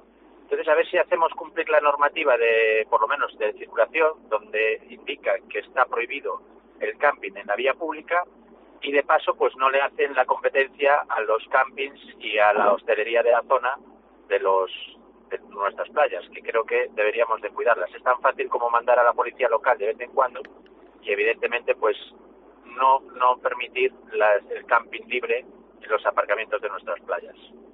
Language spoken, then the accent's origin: Spanish; Ferrol, Galicia, Spain; somos conocidos fuera de Ferrol